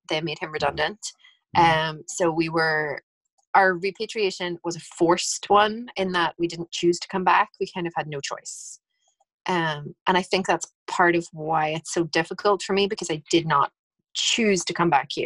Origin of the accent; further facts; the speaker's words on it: Houston, Texas, United States; moved away as an adult; now in Northern Ireland; Houston will always be my home. I feel like I did all of my growing up in Houston.